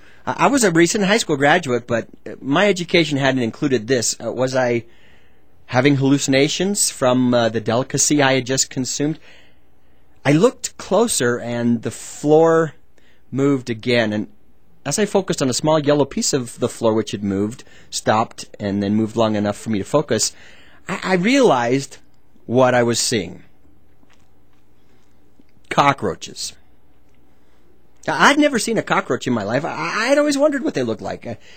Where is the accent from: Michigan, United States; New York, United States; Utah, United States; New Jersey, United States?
Utah, United States; Now, to understand the next part of this story, you need to know that I grew up in Utah. It's a desert state